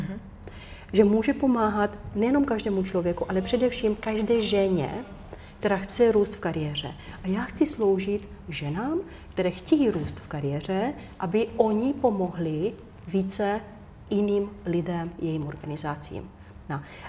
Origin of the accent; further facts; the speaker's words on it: Romania; Czech is a second language; now in Czech Republic; já jsem Rumunka žijící v České republice, takže pro mě už nějaký tranzit proběhl